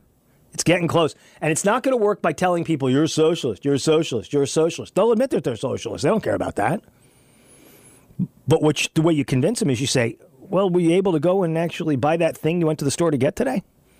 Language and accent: English; United States; I'm an American. I want choices.